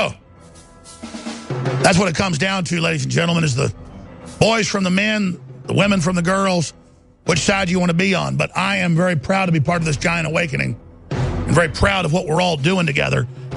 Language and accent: English; Texas, United States; but simply growing up in Texas as Americana around men who'd fought for the country and who knew the score